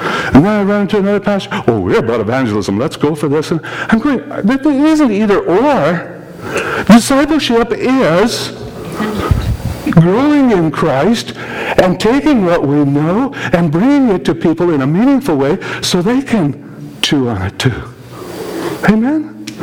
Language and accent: English; Manitoba, Canada; I'm from Manitoba where we have cows.